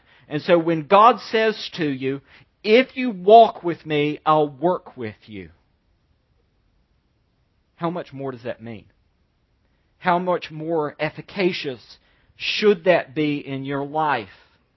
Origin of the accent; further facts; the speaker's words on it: the South, United States; I'm a Southerner. I use the word beat different than people in the North do.